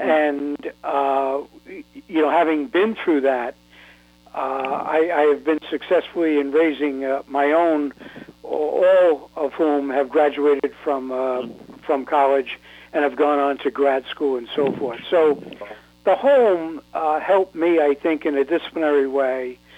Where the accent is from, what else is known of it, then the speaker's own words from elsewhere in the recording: New York City, New York, United States; Well, you know, as a child in New York, growing up in New York, I was born in a welfare hospital, actually.